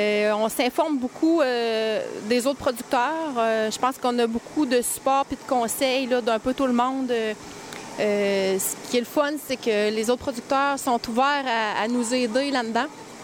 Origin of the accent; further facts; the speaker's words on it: Saint-Valérien, Quebec, Canada; Je viens de Saint-Valérien, là, c'est proche du Bic, là.